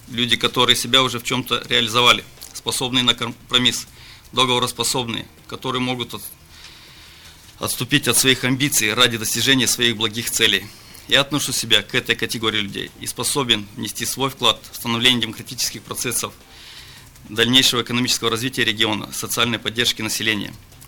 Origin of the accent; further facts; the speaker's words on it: Comrat, Gagauzia, Moldova; Уважаемые избиратели, я родился и вырос в городе Камрад. Мне не безразличны процессы, которые происходят в моем родном городе и в целом Гагаузии.